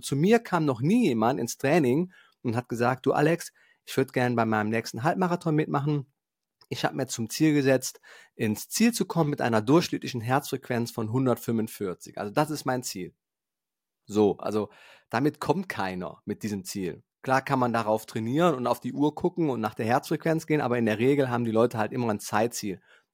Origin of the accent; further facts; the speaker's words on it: Eifel, Germany; ich komme aus der Eifel und meine kleine Strecke, wenn ich die hier laufen gehe, also meine 5 Kilometer, hat schon 300 Höhenmeter.